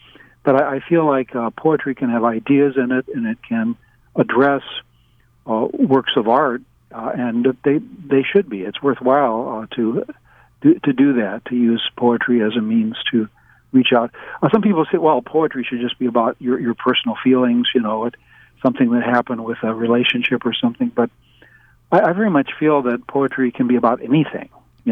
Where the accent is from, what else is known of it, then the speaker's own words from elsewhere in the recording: St. Louis, Missouri, United States; also born or lived in New York City; Actually, I'm from St. Louis, Missouri. That's why I'm a St. Louis Cardinals fan. But I got my PhD at New York University, and I spent a lot of my time from the 80s through the present in New York City.